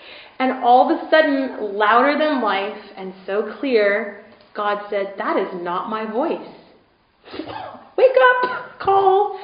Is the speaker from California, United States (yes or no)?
yes; California, United States; now in Scotland, United Kingdom; I said, I'm from California, but I live in Scotland.